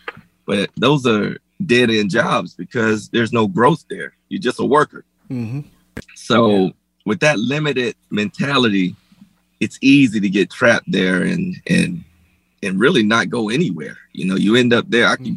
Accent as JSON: {"language": "English", "town": "Folkston", "region": "Georgia", "country": "United States", "tie": "born or raised there", "said": "Folkston, Georgia. South Georgia. Mm-hmm. Small town."}